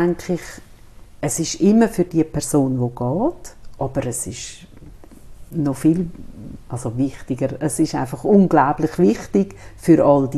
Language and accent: German; Switzerland; born there; ich bin ja katholisch aufgewachsen, ich, mhm, bin Italienerin, mhm, also immer noch. Und ich bin einfach da in der Schweiz geboren.